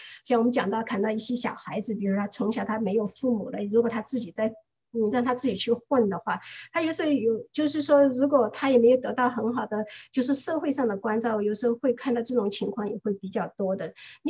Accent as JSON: {"language": "Chinese", "country": "China"}